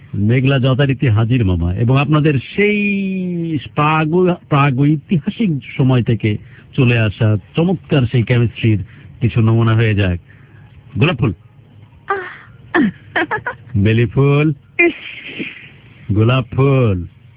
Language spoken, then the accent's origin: Bangla; Bangladesh; Straight ওয়েতে আমি বলতে পারি যে আমি বাংলাদেশি, বাংলাদেশ এইরকম একটি দেশ।